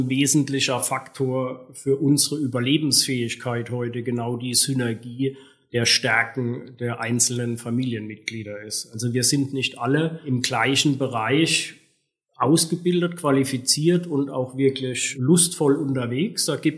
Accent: Baden-Württemberg, Germany; In meiner Jugend, in meiner Kindheit gab es im Stadtteil Neuenheim, ich weiß es, also bestimmt 10 Bäcker.

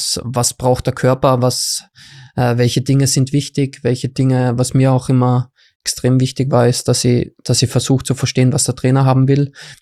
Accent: Graz, Styria, Austria; Wie du gesagt hast vorher, ich bin ein Grazer.

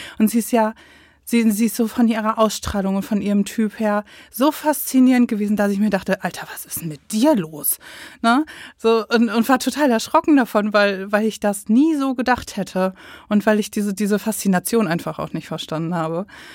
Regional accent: North Rhine-Westphalia, Germany; Ich komme auch aus dem Ruhrgebiet, bin jetzt frisch 36

